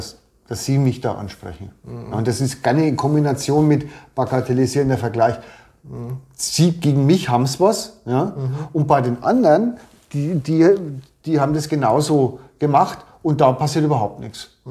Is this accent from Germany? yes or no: yes; Bavaria, Germany; Mir persönlich, als Franke, fällt es natürlich schwer, aber auch mal länger zu schweigen.